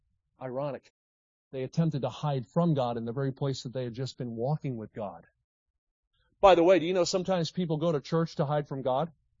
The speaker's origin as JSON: {"language": "English", "town": "Philadelphia", "region": "Pennsylvania", "country": "United States", "tie": "born or raised there", "said": "That was fun growing up in Philadelphia. Flyers fan, Sixers fan, Phillies fan, Cowboys fan."}